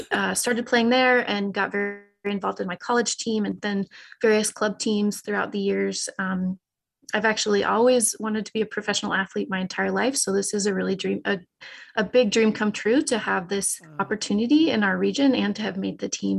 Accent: Colorado, United States; I grew up in Colorado, and I was running sprints for my soccer team in the snow in January

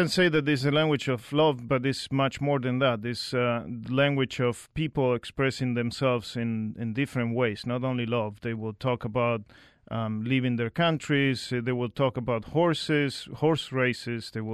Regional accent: New York City, New York, United States; And also, I'm from New York City.

